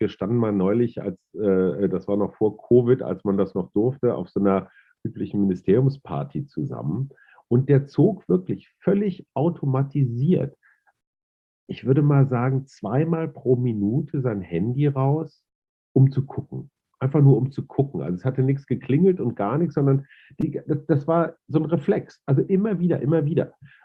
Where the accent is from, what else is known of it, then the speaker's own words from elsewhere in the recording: North Rhine-Westphalia, Germany; ich bin da als Westfale und alter weißer Mann, Boomer und Schallplattenspieler und VHS-Kassette groß geworden